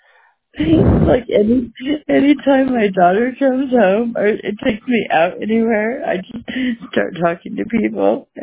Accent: California, United States; Like I said, I'm from California, from the border down there

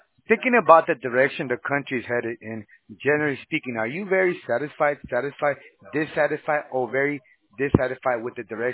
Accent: United States; born there; I'm born in the United States, but I'm from Hispanic descent.

